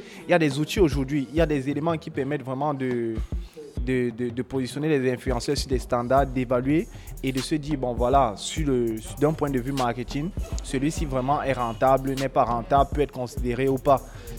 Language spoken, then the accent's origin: French; Cameroon; Malheureusement, chez nous au Cameroun, on se base sur l'écho.